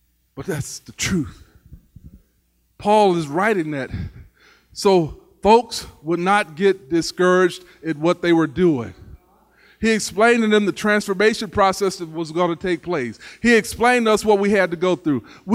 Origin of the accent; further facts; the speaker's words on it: Arkansas, United States; When I was a child, growing up in Southeast Arkansas in 1960, 65, 66, 67, 68, 69, 70. Interesting place, I'm going to tell you, it was probably not the best place in the world.